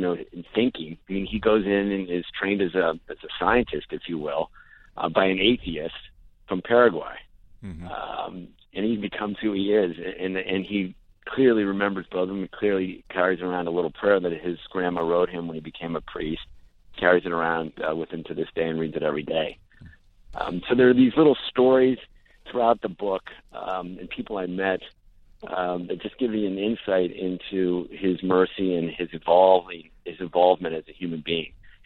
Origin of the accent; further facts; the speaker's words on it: United States; As an American who has been in political races and has been involved in politics at both federal and state level